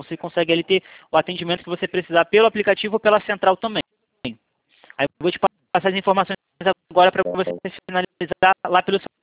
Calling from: Rio de Janeiro, Brazil; Eu falo do Rio.

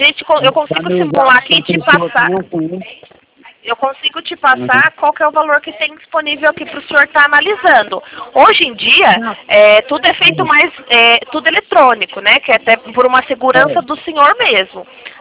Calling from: Itatiba, São Paulo, Brazil; Do interior de São Paulo, Itatiba.

